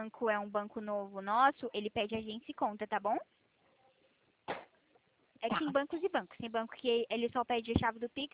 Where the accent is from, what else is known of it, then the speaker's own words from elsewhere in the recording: Fortaleza, Ceará, Brazil; now in Itatiba, Brazil; Eu sou de Fortaleza, Ceará, né? Mas atualmente eu tô morando aqui.